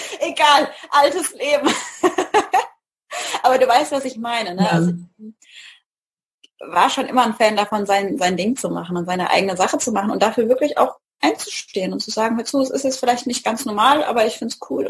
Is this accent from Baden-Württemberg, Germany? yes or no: yes; Mannheim, Baden-Württemberg, Germany; Hier in der Gegend von Mannheim.